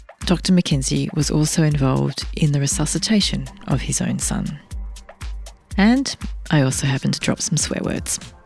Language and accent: English; Canberra, Australian Capital Territory, Australia; And this is kind of coming around full circle because I came from Canberra. I came from not a wealthy background, a co-ed school, government school.